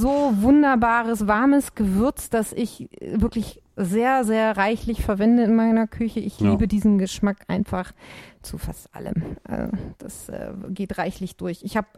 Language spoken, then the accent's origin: German; Lower Saxony, Germany; born there; ich komme ja aus dem VW-Land, ne? Also bin ja nur ein paar Kilometer von Wolfsburg entfernt geboren.